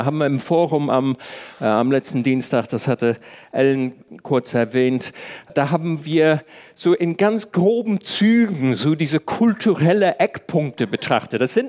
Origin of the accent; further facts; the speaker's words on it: England, United Kingdom; now in Germany; Ich war die Tage in England, dort, wo ich herkomme, wieder mal Linksfahren üben.